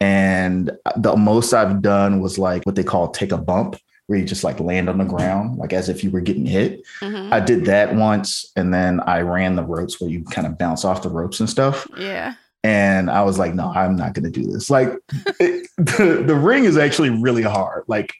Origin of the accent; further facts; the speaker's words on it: Virginia, United States; I grew up in Virginia, as you know.